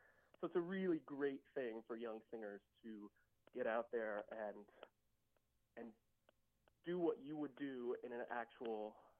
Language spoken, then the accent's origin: English; Sidney, Ohio, United States; I grew up in Sidney, Ohio, which is about 45 minutes north of Dayton, Ohio